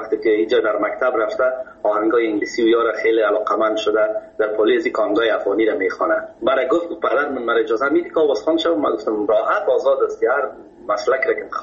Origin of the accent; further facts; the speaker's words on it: Kabul, Afghanistan; born or raised there